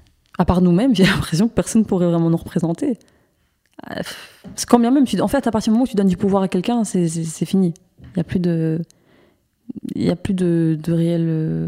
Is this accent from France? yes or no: no; Morocco; moi je parle du coup du Maroc par exemple, j'ai pas du tout la même culture que mes copines, par contre on est toutes, enfin alors qu'on est toutes les deux marocaines